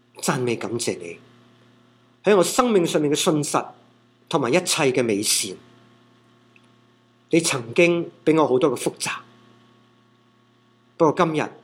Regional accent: Hong Kong; 如果你和我一样都来自香港的话

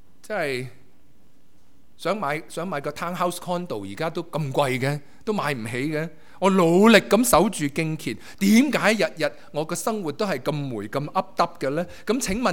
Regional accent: Guangdong, China; 这个是我们广东人很明白的道理。

